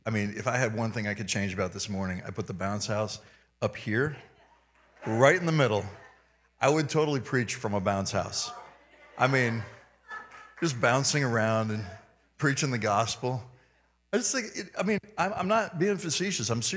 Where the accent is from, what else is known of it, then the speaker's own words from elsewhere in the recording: the South, United States; I come from the South, and so we have a lot of interaction in the South.